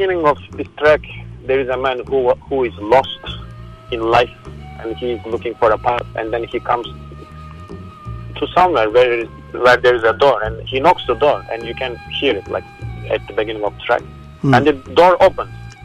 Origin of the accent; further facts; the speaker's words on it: Turkey; English is a second language; as I come from Turkey, I was listening